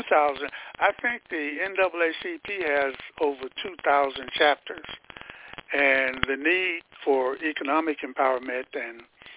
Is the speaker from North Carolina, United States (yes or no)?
yes; Charlotte, North Carolina, United States; So, Charlotte, huh? You know, I mentioned earlier today, you know, she was in Charlotte. That's my hometown.